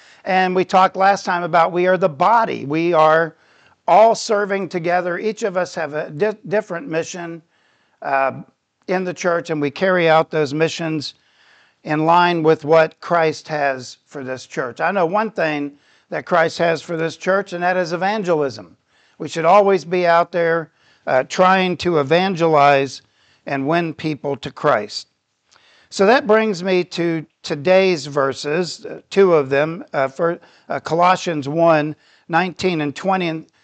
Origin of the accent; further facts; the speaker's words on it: Titusville, Florida, United States; Of course, growing up in Titusville, Florida, that's Cape Canaveral. So it was really all about space when I was a kid.